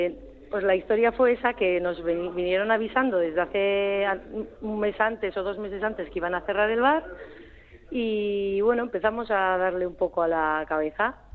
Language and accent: Spanish; Agurain, Basque Country, Spain; Yo vengo de Agurain y yo llevo 2 añitos.